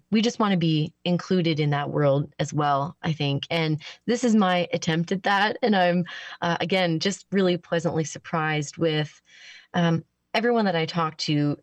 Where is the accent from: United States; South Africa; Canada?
Canada; New Brunswick; moved away as an adult; also born or lived in Ontario / Alberta / British Columbia; now in Nova Scotia, Canada; So I'm from New Brunswick. I went to college in Ontario. I lived in Alberta for a brief stint, and then I lived in BC for a handful of years. And then I came out back out west, and now I've been in Nova Scotia for about a decade now.